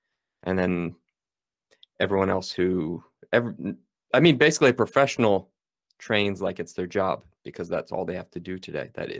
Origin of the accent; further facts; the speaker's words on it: United States; as an American, I can say this because I used to do this.